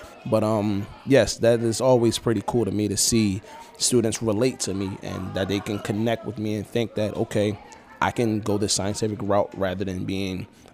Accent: Philadelphia, Pennsylvania, United States; It's actually pretty personal what I get out of it because I'm from Philadelphia

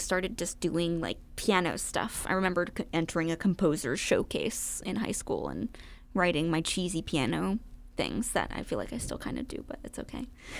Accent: Connecticut, United States; I'm from Connecticut.

